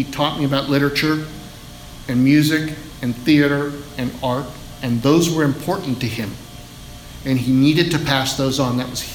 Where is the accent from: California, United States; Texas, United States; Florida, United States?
California, United States; I grew up in the Bay Area, and I was up there for work